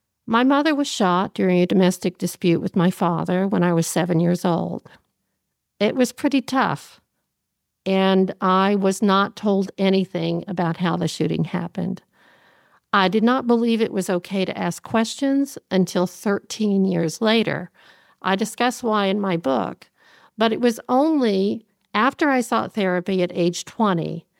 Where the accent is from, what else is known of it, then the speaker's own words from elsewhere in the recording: Lexington, Kentucky, United States; I'm from Kentucky. I'm from Lexington, Kentucky, born and raised.